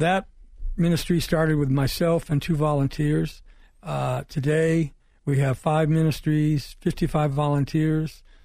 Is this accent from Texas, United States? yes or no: no; Detroit, Michigan, United States; I was raised in Detroit, Motown. Motown all the way.